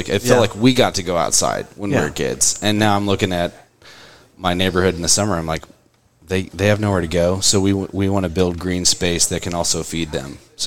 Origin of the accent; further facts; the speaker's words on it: Texas, United States; And in a place like Texas, this is my hometown. I love this area. Love being from here.